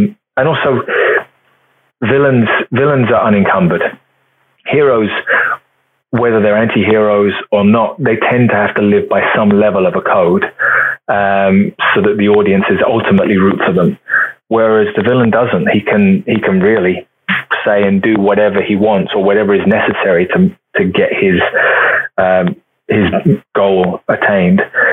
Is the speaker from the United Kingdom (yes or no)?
yes; Luton, East of England, United Kingdom; I mean, I was born in Luton, which is 20 miles north of London. It's a town that is wonderful and also a little rough. It's a working class town.